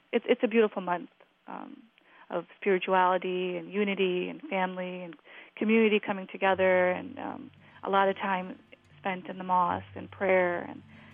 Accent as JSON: {"language": "English", "town": "Glendale Heights", "region": "Illinois", "country": "United States"}